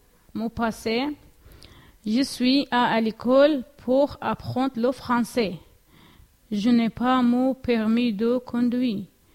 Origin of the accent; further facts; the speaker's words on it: Iraq; first language Arabic or Kurdish not stated; now in France; Je suis irakienne. Je viens de Lech. Mon passé. J'ai habité en Irak, à Zoho.